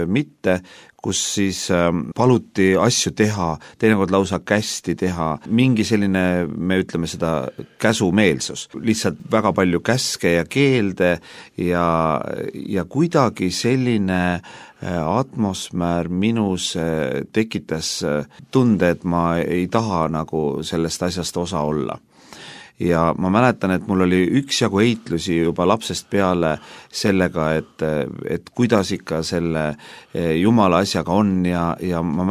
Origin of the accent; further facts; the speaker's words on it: Tallinn, Harju County, Estonia; kus ma siis pärit olen, nimelt Tallinna linnast, kristlikust perest, minu vanemad kuulusid metodisti kirikusse ja lapsest saadik käisin selles kirikus